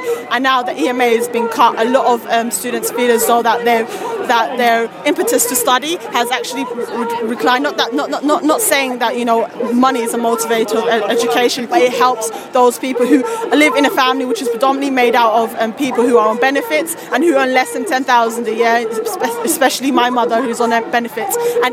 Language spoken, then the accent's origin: English; London, United Kingdom; I'm a student from Queen Mary University, and I come from a very working class background. I grew up in the eastern of London